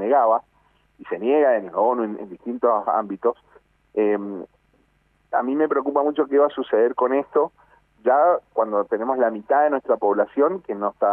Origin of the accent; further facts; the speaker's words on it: Argentina; que nos definen como argentinos